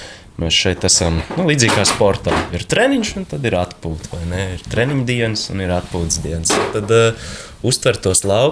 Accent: Talsi, Talsi Municipality, Latvia; Nē, mēs esam vispār no Talsiem, Tals puses. Bet es no 10. klases Talsos skolā sāku mācīties, pirms tam es vēl nedaudz dziļākos laukos mācījos. Valdemārpils. Jā, ļoti maz pilsēta, nedaudz virs 1000 iedzīvotājiem.

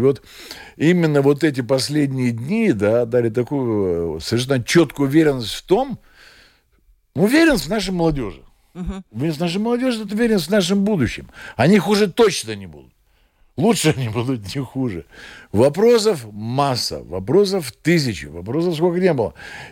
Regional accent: Latvia; когда мы были в Новой Зеландии, портье в гостинице, когда узнал, что мы из Латвии

